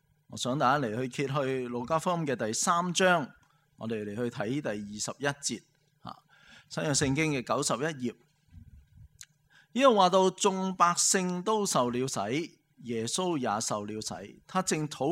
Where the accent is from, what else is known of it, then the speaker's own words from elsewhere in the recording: Hong Kong; 我们香港人对于香港人的认同感是最高的